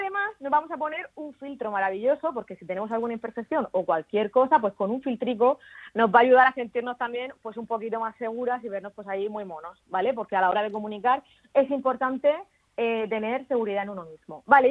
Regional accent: Santiago de la Ribera, Region of Murcia, Spain; now in Murcia, Spain; es sobre todo una murciana enamorada de su tierra. Soy originalmente de Santiago de la Ribera y desde hace 15 años vivo en Murcia ciudad, en el centro.

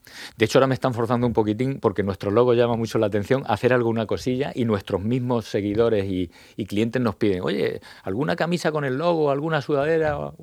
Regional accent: Yecla, Region of Murcia, Spain; Además, yo soy muy de Yecla, ¿eh?

